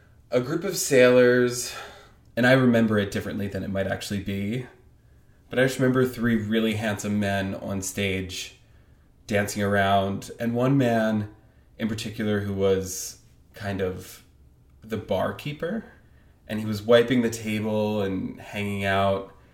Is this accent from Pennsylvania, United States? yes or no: yes; Philadelphia, Pennsylvania, United States; It was really growing up in Philadelphia. You're kind of close to New York, and there's a lot of great theater around.